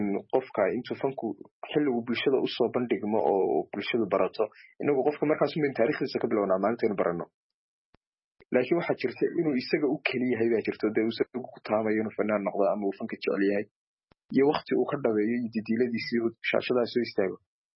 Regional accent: Erigavo, Sanaag, Somalia; waxaana ka yimi gobolka Sanaag, gaar ahaan magaalada Cabirgaabo. Marka waan ka yar lahjad duwanaa fanaaniinta

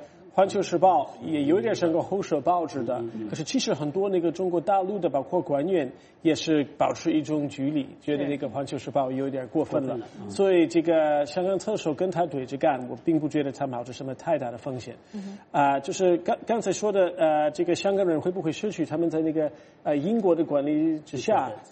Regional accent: United States; Chinese is a second language; 所以作为一个美国人，我考虑这些问题

